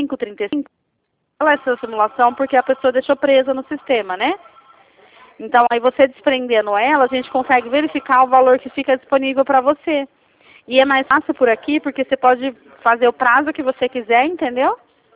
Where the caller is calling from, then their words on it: Campinas, São Paulo, Brazil; Eu falo de Campinas, São Paulo.